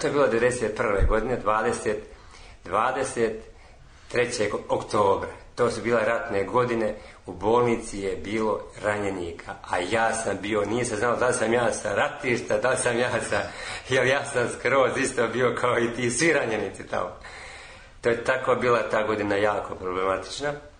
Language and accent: Serbian; Makovište, Zlatibor District, Serbia; also born or lived in Belgrade; Ja sam rođen u Kosjeriću, selo Makovište, i završio sam tamo osnovnu školu. Otišao sam da se školujem, srednju školu sam završio u Beogradu, s građevinsku.